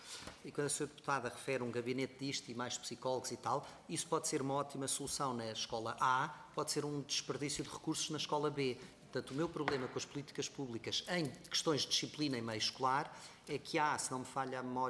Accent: Portugal; e como português acho horrível

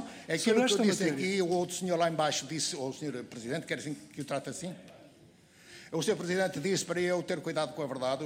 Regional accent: Norte, Portugal; Eu sou do Norte, meu caro amigo

